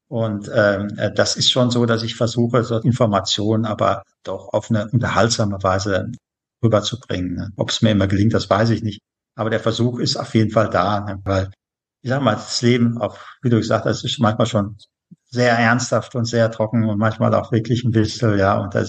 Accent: North Rhine-Westphalia, Germany; in meiner Heimat, dem Ruhrgebiet

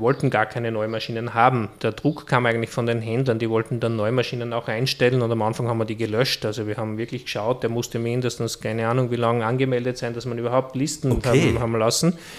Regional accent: Austria; bei uns in Österreich

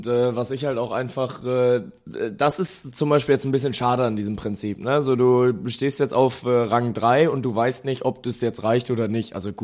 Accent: Kiel, Schleswig-Holstein, Germany; Weil in Kiel ist gerade Kieler Woche und ich bin ja in Kiel aufgewachsen.

